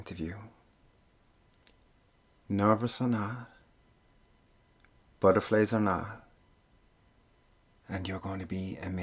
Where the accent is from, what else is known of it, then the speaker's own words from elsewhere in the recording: Ireland; accent: Irish; I wonder if Japanese people find my Japanese Irish accent funny.